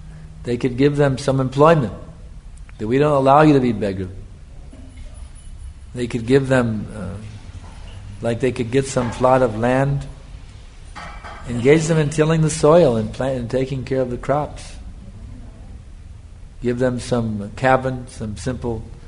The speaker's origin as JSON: {"language": "English", "country": "United States", "tie": "born or raised there", "said": "In the last 20 years, when I grew up in America, we never had beggars, but now they're very common."}